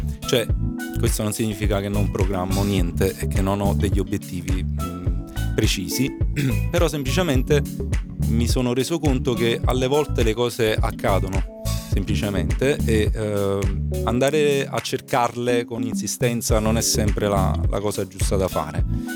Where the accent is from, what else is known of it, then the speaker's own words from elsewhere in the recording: Naples, Campania, Italy; Io sono ovviamente cresciuto a Napoli